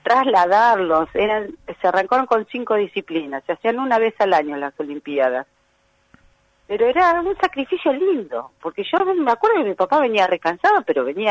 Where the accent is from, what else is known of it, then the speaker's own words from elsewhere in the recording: San Vicente, Buenos Aires Province, Argentina; Es el club de mi pueblo, donde yo me crecí.